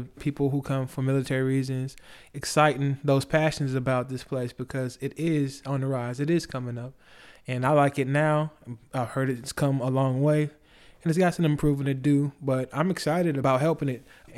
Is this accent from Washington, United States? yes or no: no; Detroit, Michigan, United States; See, I'm originally from Detroit, so I know what it's about.